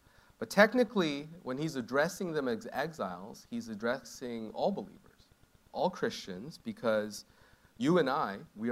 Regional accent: Canada; now in New York, United States; I'm originally from Canada, but currently living in Bayside, Queens. I've been in New York for about 15 years

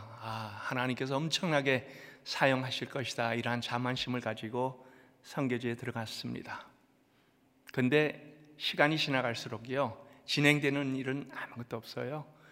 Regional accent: United States; 저는 미주에서 자랐습니다.

